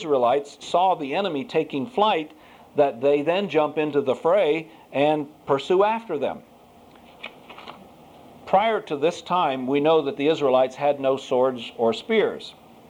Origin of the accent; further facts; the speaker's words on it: Columbus, Ohio, United States; now in North Carolina, United States; but I've learned to correctly pronounce the name of my home state up north. You see, from my teen years upward, I grew up in Columbus, Ohio.